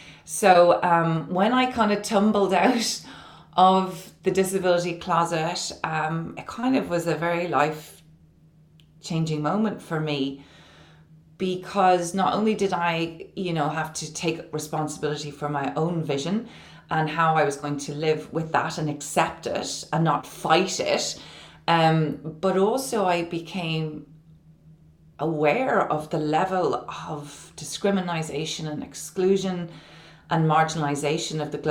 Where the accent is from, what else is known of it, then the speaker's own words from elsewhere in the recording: Ireland; Well, I'm a troublemaker for starters. I'm Irish and I'm a troublemaker. I'm 51 years old.